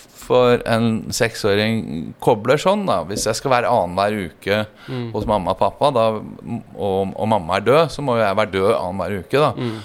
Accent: Northern Norway, Norway; Jeg vokste jo opp i Nord-Norge da, i 1978, på bursdagen min, jeg fylte 6 år. Familien, min far fra Lofoten, min mor fra Kristiansund, de var lærere.

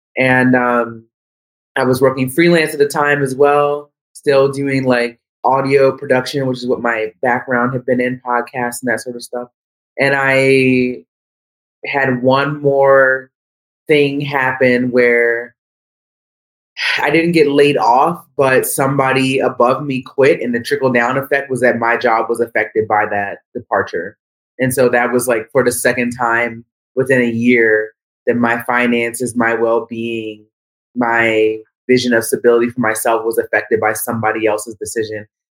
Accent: Washington, D.C. area, United States; I'm actually from the Washington, D.C., Maryland, D.C. area originally

